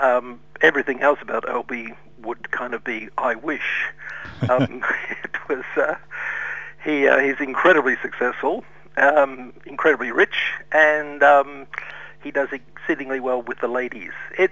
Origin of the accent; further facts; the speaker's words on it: Melbourne, Victoria, Australia; moved away as an adult; now in Sydney, Australia; I was born in Melbourne, so I'm a Melbourne boy originally, but I left when I was about 21 and travelled for a long time and eventually wound up in Sydney.